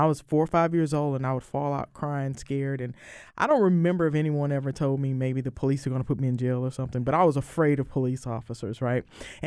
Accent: Houston, Texas, United States; So I am originally from Houston, Texas. I grew up in a neighborhood called Sunnyside that's in southeast Houston.

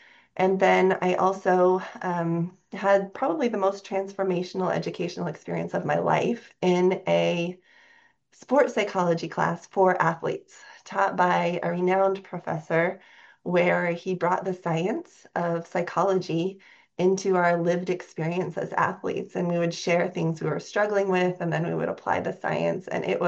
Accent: Sunriver, Oregon, United States; also born or lived in Portland; I'm original Oregonian, so I feel like I'm coming back to my roots.

